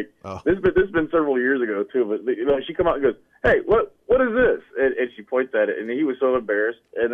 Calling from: Indianola, United States; Good morning. … from Indianola.

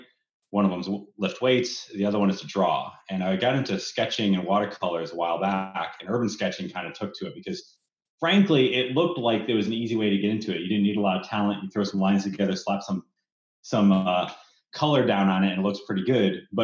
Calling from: Bellevue, Washington, United States; Bellevue, Washington.

